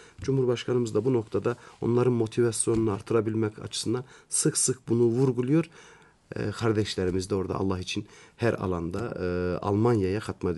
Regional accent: Nevşehir, Turkey; Ben Nevşehirliyim.

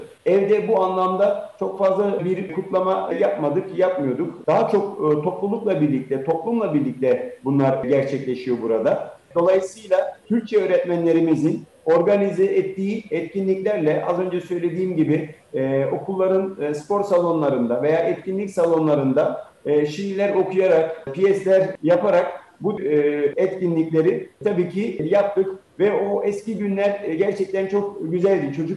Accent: Germany; Gurbetçi değilim, ben burada doğdum, büyüdüm. Buranın asli unsuruyum.

